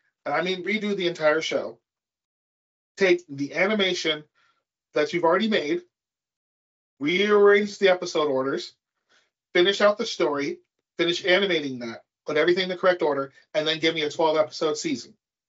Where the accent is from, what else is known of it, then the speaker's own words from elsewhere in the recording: United States; because I'm an American swine who doesn't know who's uncultured.